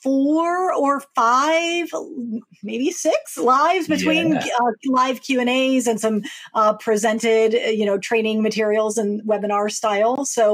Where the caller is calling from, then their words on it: Maryland, United States; I am joining you from Maryland, right near Washington, D.C., on the east coast of the U.S.